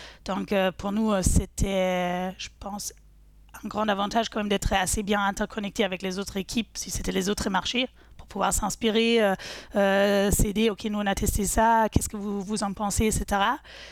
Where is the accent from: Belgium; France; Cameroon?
France; parce qu'on est français